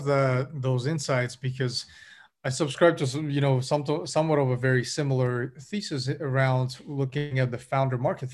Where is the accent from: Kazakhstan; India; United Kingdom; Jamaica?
Kazakhstan; now in United States; us being immigrants, like you're from Switzerland, I'm from Kazakhstan.